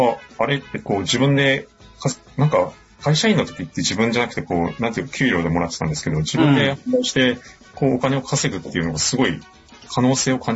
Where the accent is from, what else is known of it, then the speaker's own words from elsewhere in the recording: Kagoshima, Japan; moved away as an adult; 出身が鹿児島です。そうですね、上京してきたのが就職の時に、こちらの関東の方に就職で上京してきましたと。